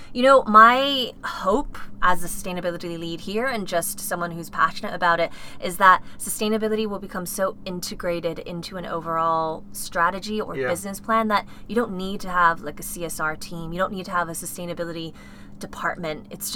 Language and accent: English; Cupertino, California, United States; Francisco because I'm originally from Cupertino, and growing up, no one knew where Cupertino was when I was outside of the Bay Area.